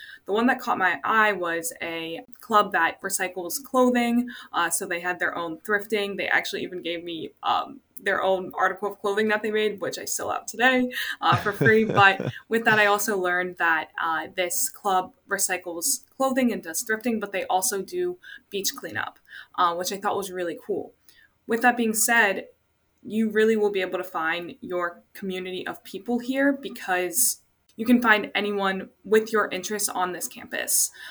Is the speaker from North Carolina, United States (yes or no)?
no; Maryland, United States; And I'm originally from Maryland. I came down here. I was like, what is South Florida?